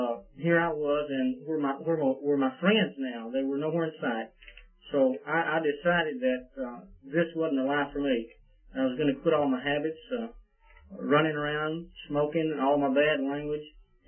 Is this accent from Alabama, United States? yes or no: yes; Alabama, United States; I grew up in North Alabama in a non-Christian home